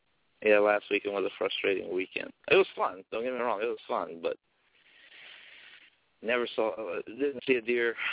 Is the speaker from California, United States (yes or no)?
no; Louisiana, United States; when I lived in Louisiana, I grew up in Louisiana hearing rumors about it.